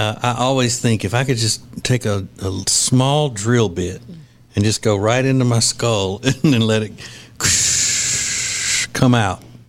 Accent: Winfield, Louisiana, United States; it was an old guy in my hometown. We had one chiropractor in Winfield, Louisiana.

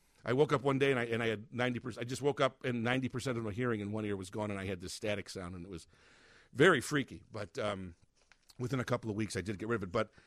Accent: Chicago, Illinois, United States; there was a place at Six Corners in the Northwest Side where I grew up called Keys on Cicero and Irving in Milwaukee right there.

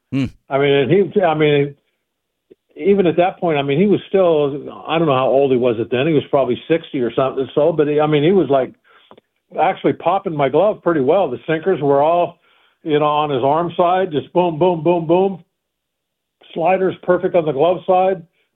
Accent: California, United States; I was still in high school and I was growing up in California.

